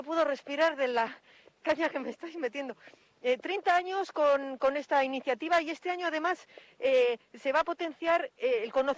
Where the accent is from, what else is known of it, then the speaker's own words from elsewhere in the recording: Bilbao, Basque Country, Spain; porque caigan cuatro gotas, que yo soy de Bilbao, no voy a pasear.